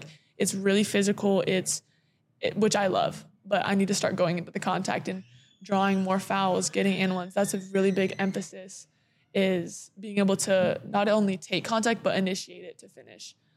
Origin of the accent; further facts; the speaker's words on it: Canada; I want people to know that I'm Canadian.